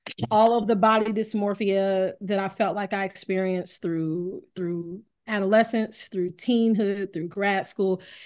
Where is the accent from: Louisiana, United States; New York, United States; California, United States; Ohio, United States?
Ohio, United States; Dayton; And I went home. I'm from Dayton, Ohio. I went home